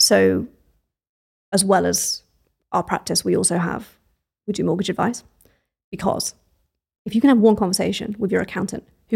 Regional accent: United Kingdom; We as British people do not talk about numbers. We don't talk about finances.

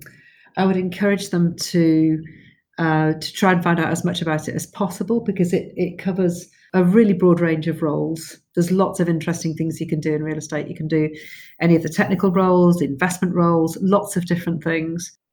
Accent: Yorkshire and the Humber, United Kingdom; I'm from Yorkshire.

